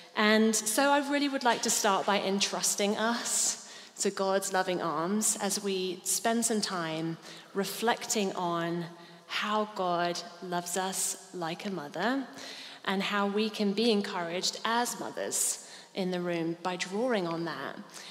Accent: Louisiana, United States; So, I'm guessing by now that you can tell that I'm not from around these parts. I'm from Louisiana.

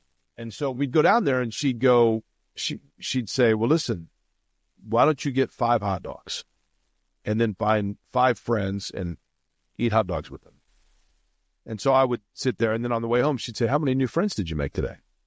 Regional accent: Indianapolis, Indiana, United States; And I grew up in Indy. I have a love for Indy. I have a passion for the city itself.

